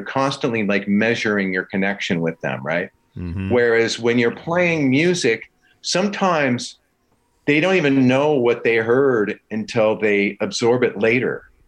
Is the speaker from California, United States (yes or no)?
yes; Los Angeles, California, United States; And that's my hometown, LA.